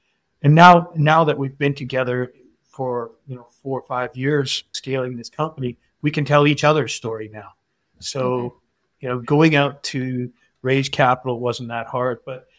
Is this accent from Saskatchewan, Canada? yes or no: yes; Wilcox, Saskatchewan, Canada; which I'm from Wilcox, Saskatchewan, by the way, very far from Regina.